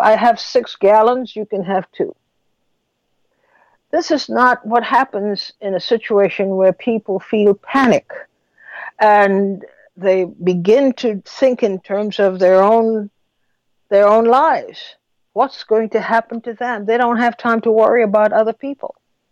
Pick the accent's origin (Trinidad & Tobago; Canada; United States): Trinidad & Tobago; I came from Trinidad, as you know, I talk about it all the time.